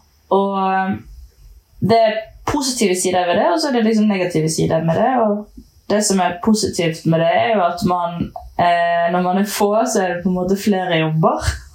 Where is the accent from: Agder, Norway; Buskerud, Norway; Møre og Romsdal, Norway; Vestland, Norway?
Vestland, Norway; Bergen; now in Oslo, Norway; Jeg er fra Bergen. Jeg bor i Oslo.